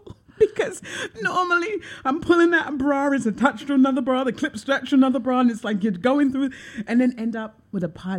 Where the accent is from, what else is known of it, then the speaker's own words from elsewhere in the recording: England, United Kingdom; I'm English. You know, there's an old English white woman living in me that loves Victorian trunks.